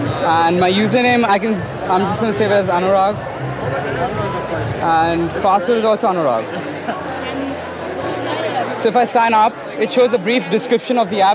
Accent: India; I'm from India. I live in Matthew's house. I'm in the class of 2023

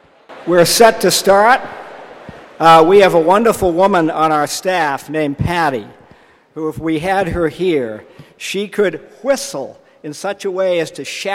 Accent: Boston, Massachusetts, United States; I'm also a Bostonian, so I can tell you how to pronounce Harvard or Harvard.

